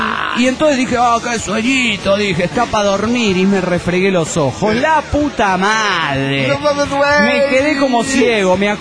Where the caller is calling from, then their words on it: Mexico City, Mexico; del DF mexicano.